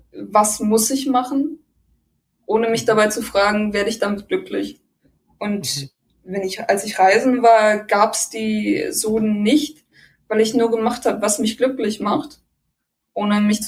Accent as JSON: {"language": "German", "country": "Germany", "said": "Ich habe erzählt, ja … ich komme aus Deutschland und ich reise gerade ein bisschen durch die Weltgeschichte, um das Land zu sehen."}